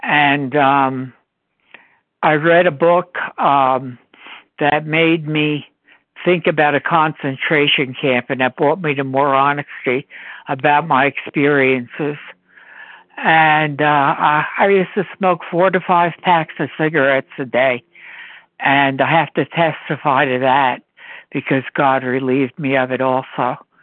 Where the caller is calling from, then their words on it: New Jersey, United States; New Jersey.